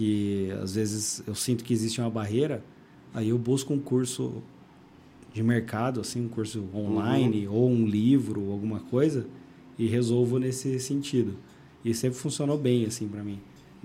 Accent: Indaiatuba, São Paulo, Brazil; also born or lived in Germany; eu nasci aqui em Indaiatuba, né? E morei a vida inteira no interior, assim. Eu tive um período curto que eu morei fora, mas, tipo, morei na Alemanha, mas morei a vida inteira aqui.

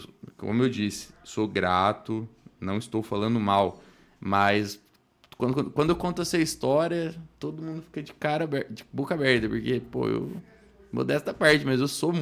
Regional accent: Brazil; accent: mineiro; Pode ver que o meu sotaque é bem mineiro, né? Eu não sou um mineiro, mas sempre na infância ali, como eu diviso, a gente teve muito contato com os mineiros, né? Então pegou o sotaque.

